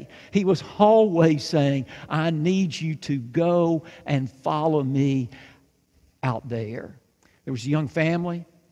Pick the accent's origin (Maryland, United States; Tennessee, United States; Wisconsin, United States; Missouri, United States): Tennessee, United States; Union City; If you know anything about Union City, the town I grew up in over in Northwest Tennessee, to say that I'm a city boy is actually stretching it just a little bit.